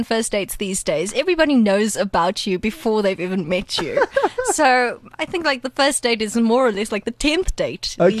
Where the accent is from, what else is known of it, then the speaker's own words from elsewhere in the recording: Johannesburg, Gauteng, South Africa; Grew up in the south of Joburg.